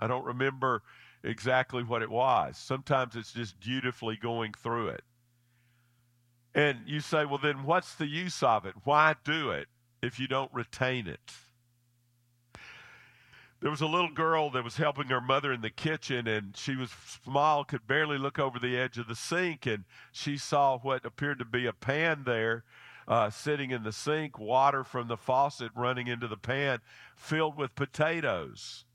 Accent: Memphis, Tennessee, United States; When I was growing up in Memphis, my dad and mother, my dad from Mississippi, my mother from Memphis

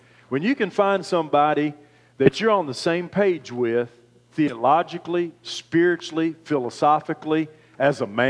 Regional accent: West Virginia, United States; You know, I'm from West Virginia, so that looked great to me.

